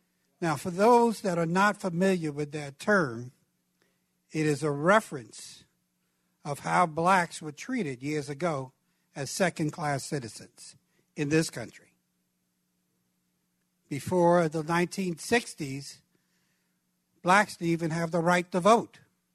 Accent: Brooklyn, New York, United States; And this goes back maybe 30 years, 35 years to where I grew up in Brooklyn, New York.

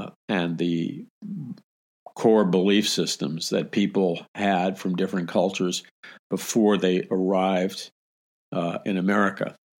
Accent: United States; And so we assimilated. I mean, we're Americans.

